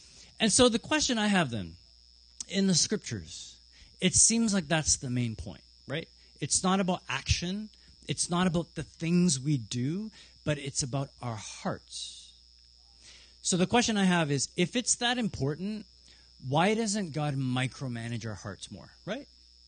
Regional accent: Canada; I was like, I'm a Canadian.

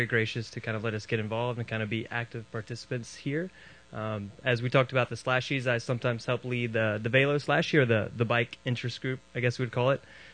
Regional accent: the South, United States; So as Waylon was saying, since I am born and raised in the South, I'd like to start out by saying how amazing the snow was Friday.

